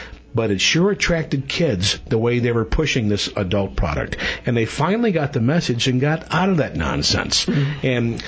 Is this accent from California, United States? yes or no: no; St. Louis, Missouri, United States; I'm from St. Louis, which is the home of Anheuser-Busch